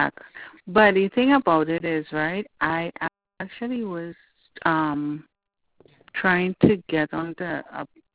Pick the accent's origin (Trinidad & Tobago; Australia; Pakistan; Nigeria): Trinidad & Tobago; now in New Jersey, United States; My nephew I have an accent, so you know, I'm from Trinidad.